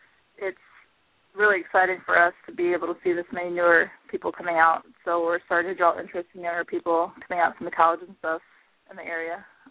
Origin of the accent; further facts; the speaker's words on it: California, United States; I grew up in California, and I played in Pop Warner out there for 14 years.